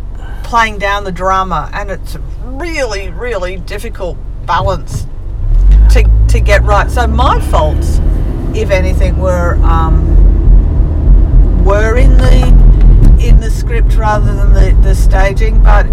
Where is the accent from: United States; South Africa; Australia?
Australia; as an Australian